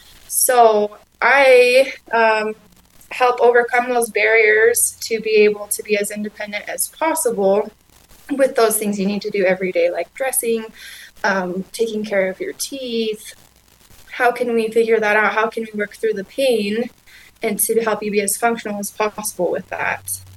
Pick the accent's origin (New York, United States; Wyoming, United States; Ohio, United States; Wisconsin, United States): Wyoming, United States; Evanston; So I'm originally from Evanston, Wyoming.